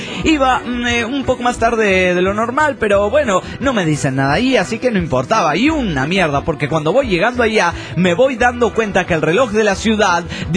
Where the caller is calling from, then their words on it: Mexicali, Baja California, Mexico; de Mexicali.